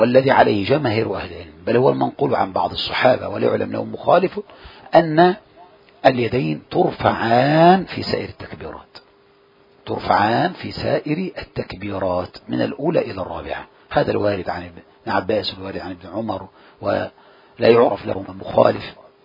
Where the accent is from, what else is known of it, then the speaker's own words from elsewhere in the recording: Egypt; إذا سلم واحدة هاج الناس عليه لانتشار التسليمتين كما عندنا في مصر